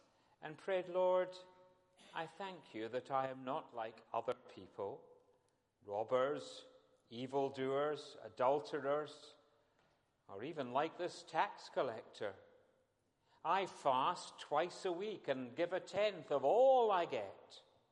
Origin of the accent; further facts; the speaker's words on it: Glasgow, Scotland, United Kingdom; Well, I wouldn't say that because I'm a Glaswegian.